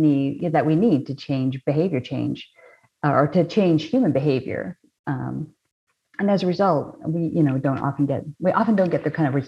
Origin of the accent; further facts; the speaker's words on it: Canada; I'm originally from Canada.